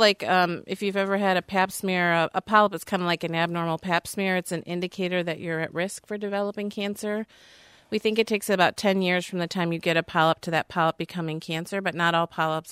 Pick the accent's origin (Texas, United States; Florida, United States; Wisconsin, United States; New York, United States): Wisconsin, United States; Manitowoc; So I grew up in Manitowoc, so shout out to Two Rivers.